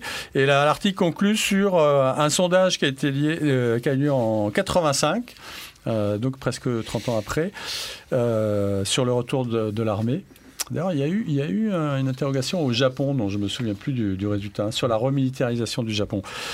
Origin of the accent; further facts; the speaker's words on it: Paris, Île-de-France, France; Moi, je suis parisien.